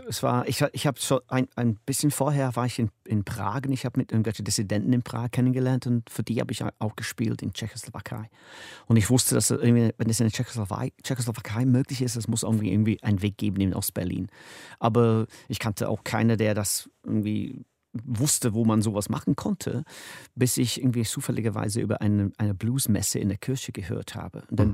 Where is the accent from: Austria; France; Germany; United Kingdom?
United Kingdom; Na, als Brite konnte ich eigentlich jeden Tag hin